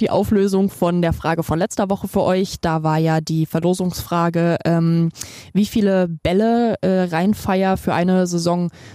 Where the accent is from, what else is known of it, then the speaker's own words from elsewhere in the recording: Leichlingen, North Rhine-Westphalia, Germany; Wenn Leute mich fragen, sage ich immer, ich komme aus so einem Kaff.